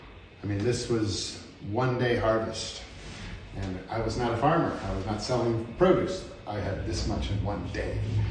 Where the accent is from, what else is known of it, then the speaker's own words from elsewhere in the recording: Chicago, Illinois, United States; And I'm from Chicago, and we had mega snow, and they used to have a lot more snow than they do now